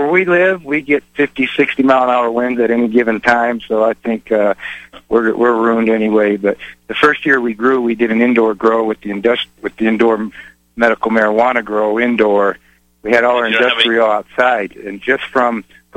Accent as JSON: {"language": "English", "town": "Rockford", "region": "Illinois", "country": "United States", "tie": "born or raised there", "said": "So I grew up over in Rockford, Illinois, and I remember seed."}